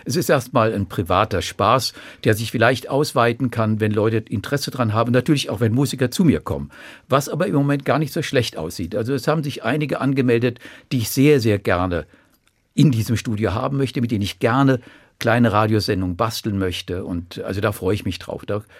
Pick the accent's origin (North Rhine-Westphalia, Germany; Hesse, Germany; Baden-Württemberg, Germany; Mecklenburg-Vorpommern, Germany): Hesse, Germany; Offenbach; born there; Also in St. Marien, in Offenbach, meiner Geburtsstadt, war ich Ministrant, ja, brav katholisch erzogen.